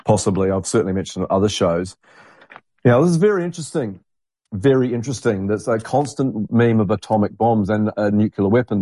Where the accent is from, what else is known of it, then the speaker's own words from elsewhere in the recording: New Zealand; now in Australia; I didn't realise Donald Trump was our president over here in Australia, but thank goodness I'm a New Zealander and I can escape.